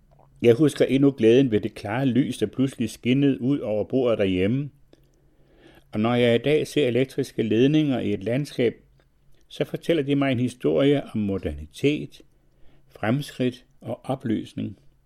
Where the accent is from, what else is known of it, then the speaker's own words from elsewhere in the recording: Hemmet, Central Denmark Region, Denmark; når jeg tænker på min barndoms egen, på Tamkær og hele den del af Hemmet sogn, hvor jeg voksede op